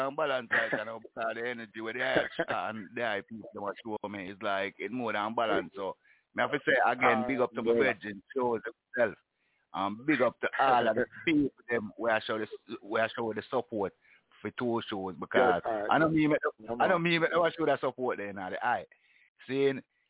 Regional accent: Jamaica; All of the people, them, because we can't talk it right, because we are Jamaican.

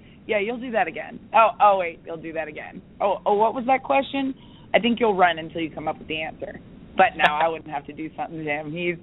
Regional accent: Vero Beach, Florida, United States; playing in my home state of Florida.

